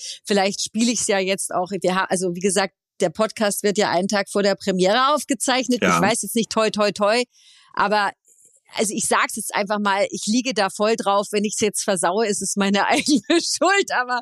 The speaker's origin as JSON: {"language": "German", "town": "Munich", "region": "Bavaria", "country": "Germany", "lives_now": "Hamburg, Germany", "said": "ich muss ja immer noch an mir arbeiten als Bayerin, dass ich nicht die ganze Zeit schimpfe."}